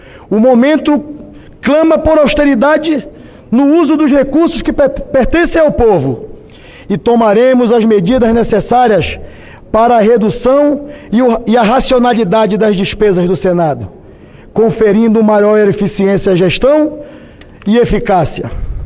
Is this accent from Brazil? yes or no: yes; Brazil; temos também muito do que nos orgulhar como brasileiros.